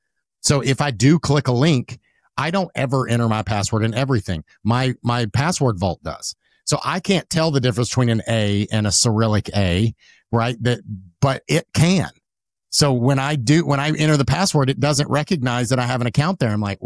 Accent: the South, United States; as a man growing up in the South and the way I was raised

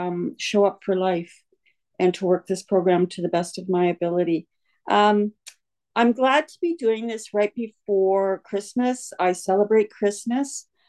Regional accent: Toronto, Ontario, Canada; So I was born here in Toronto to immigrant parents.

